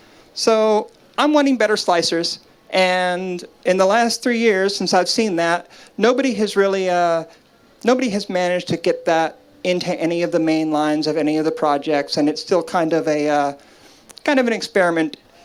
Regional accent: Washington, District of Columbia, United States; also born or lived in Arkansas; now in Berlin, Delaware, United States; So I'm from Washington, D.C., and from Northwest Arkansas. So I'm from the United States, both very nice parts of it and very not nice parts of it.

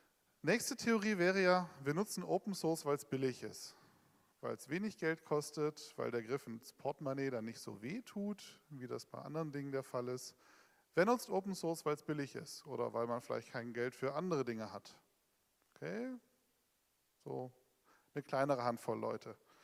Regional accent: Berlin, Germany; Ich bin ja auch aus Berlin

